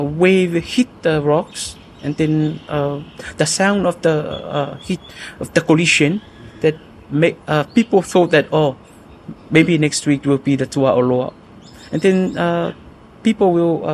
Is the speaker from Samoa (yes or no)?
yes; Alipata, Atua, Samoa; I came from Alipata, and Alipata, as I mentioned, that Atua ran from Leusoli to Falealili